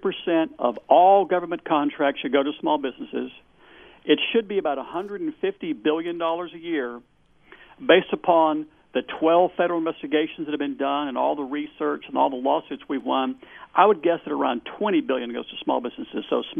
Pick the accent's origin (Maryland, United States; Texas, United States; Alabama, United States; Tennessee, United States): Texas, United States; Austin; I'm from Austin, Texas, and when Bush got elected, I thought, great, another Texan in the White House.